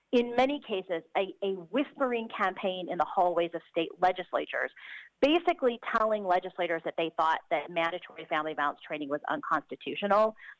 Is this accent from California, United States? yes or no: yes; California, United States; The law that I was sort of most familiar with was the California law, because I'm from California and I volunteer with a child abuse organization there.